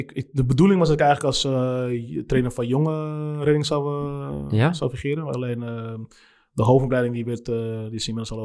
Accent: Amsterdam, North Holland, Netherlands; ik kom uit Amsterdam.

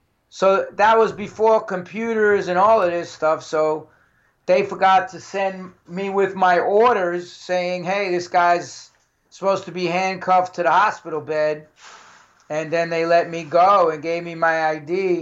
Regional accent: New York, United States; I'm from New York. I need to get back to New York.

